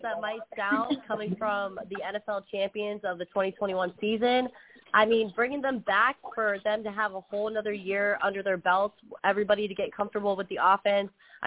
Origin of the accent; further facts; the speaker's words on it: Philadelphia, Pennsylvania, United States; now in Florida, United States; So I was born in Philadelphia, so I was an Eagles fan as a kid growing up.